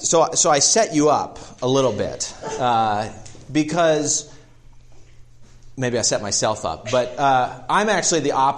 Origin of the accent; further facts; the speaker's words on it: Baltimore, Maryland, United States; where I grew up in Baltimore, people didn't use guns to shoot deer.